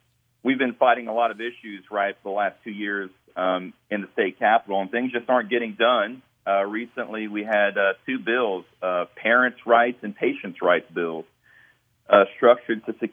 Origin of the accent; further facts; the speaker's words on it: Louisiana, United States; now in Tennessee, United States; Yeah, originally from South Louisiana. Went to college at Northwestern State University.